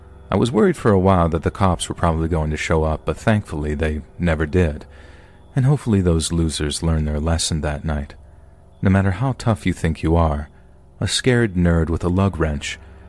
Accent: Dublin, Leinster, Ireland; I'm 23, and I'm from Dublin in Ireland.

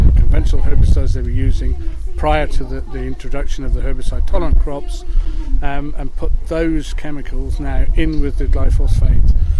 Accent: South West England, United Kingdom; I'm a Cornish farmer, conventional farmer, farm beef and sheep in Cornwall.

